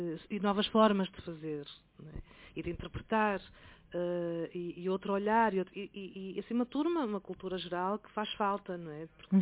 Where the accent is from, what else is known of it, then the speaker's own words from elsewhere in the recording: Portugal; enquanto portuguesa e enquanto encenadora, nascida e criada em Portugal